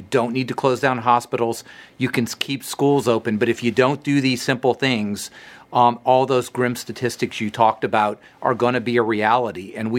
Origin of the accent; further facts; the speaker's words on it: Louisiana, United States; I'm a Cajun, we'd have 10 people in the kitchen cooking for 12 hours.